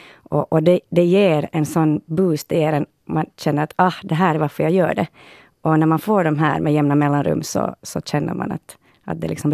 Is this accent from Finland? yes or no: yes; Finland; now in Sweden; vi är så många från Finland